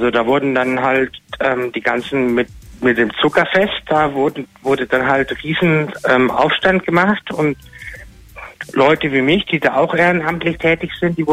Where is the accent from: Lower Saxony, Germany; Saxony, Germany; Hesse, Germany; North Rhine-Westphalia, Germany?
North Rhine-Westphalia, Germany; Düsseldorf; Und weil ich komme ja eigentlich aus Düsseldorf